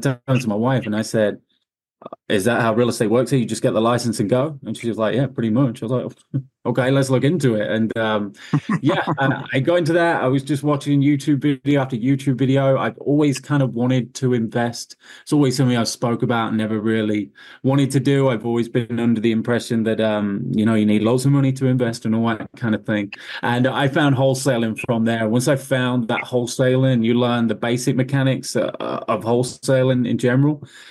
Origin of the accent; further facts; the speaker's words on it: Leicester, East Midlands, United Kingdom; moved away as an adult; I'm 31 years old, 32 this month. And yeah, I'm from Leicester, England.